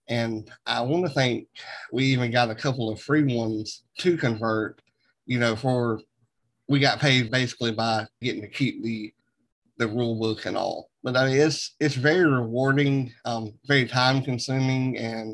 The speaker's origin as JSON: {"language": "English", "country": "Canada", "accent": "Canadian", "said": "He makes fun of my Canadian accent. I make fun of his Texas accent, and we just have a good time."}